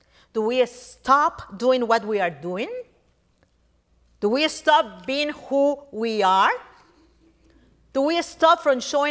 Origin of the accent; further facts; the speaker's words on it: Peru; moved away; Today's gospel makes me think of how I would feel going back to my hometown, Peru, to preach. After 30 years being away of preaching in my country, I can imagine my friends' eyebrows, you know, raising.